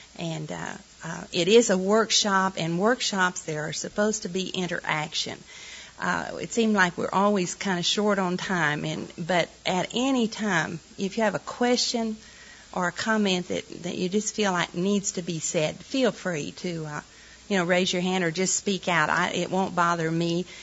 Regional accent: Wichita Falls, Texas, United States; We're from Wichita Falls, Texas.

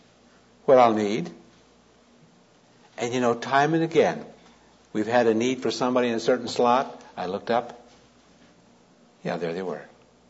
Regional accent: Modesto, California, United States; I was driving this car down the street in my hometown of Modesto

